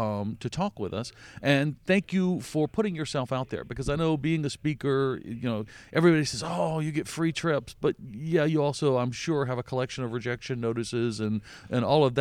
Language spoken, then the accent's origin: English; the South, United States; Now, I'm from the South, and I understand growing cycles, but, you know, because I grew up around farm areas